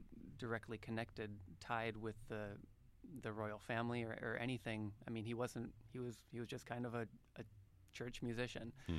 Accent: Racine, Wisconsin, United States; other than people that I happen to know there growing up in Racine, Gethsemane is one of several churches that have deep Danish roots in Racine.

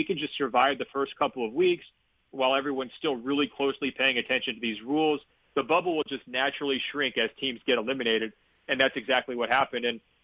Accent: Oregon, United States; because I'm from Oregon and I like the outdoors a lot.

